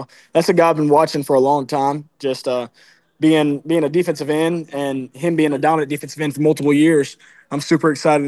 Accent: Texarkana, United States; Yeah, I'm actually in Texarkana right now. This is my hometown.

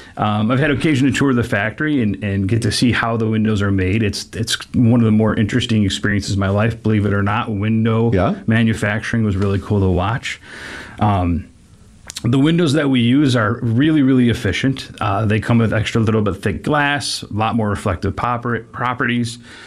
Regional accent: Detroit, Michigan, United States; also born or lived in New Orleans / Chicago; now in Portland, United States; We were born and raised in Detroit, lived in Western Michigan, lived in New Orleans, lived in Chicago, and now we're out here in Portland.

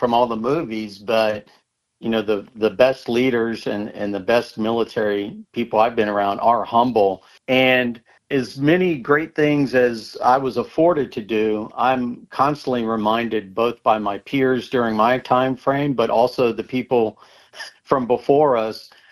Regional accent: the South, United States; as they would say, you know, growing up in the South

